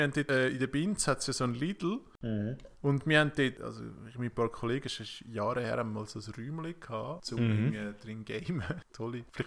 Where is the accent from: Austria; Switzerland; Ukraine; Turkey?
Switzerland; Zurich; Also ich als Zürcher